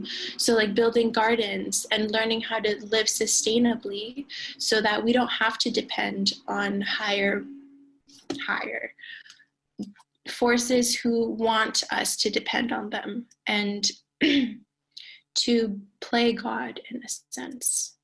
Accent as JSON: {"language": "English", "country": "Canada", "first_language": "Inuktitut", "said": "learning my language, Inuktitut, my mother tongue. I used to speak Inuktitut when I was a little girl, and I lost a lot of it on the way."}